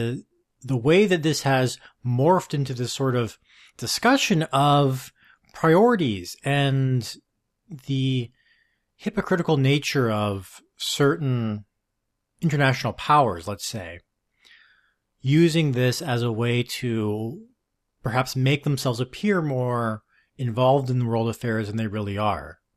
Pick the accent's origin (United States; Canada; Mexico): Canada; Vancouver, British Columbia; Growing up here in Canada, growing up in Vancouver